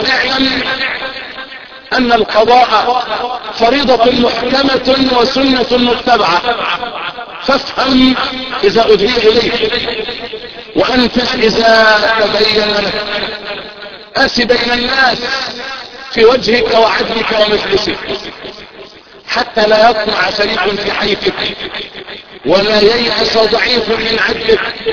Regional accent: Egypt; ان يجعل بلدنا مصر الحديثه

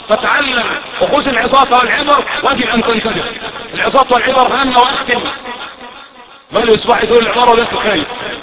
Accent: Egypt; اللهم اعصم بلدنا مصر من الفتن يا رب العالمين

